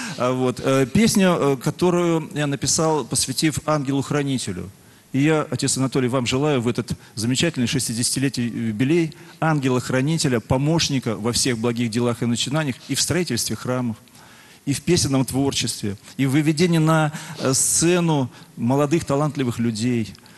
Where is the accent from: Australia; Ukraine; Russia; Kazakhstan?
Ukraine; Sevastopol; я сам из Севастополя приехал